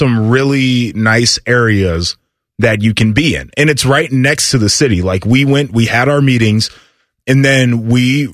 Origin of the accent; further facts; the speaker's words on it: Boston, Massachusetts, United States; And the other part is like, I'm from Boston.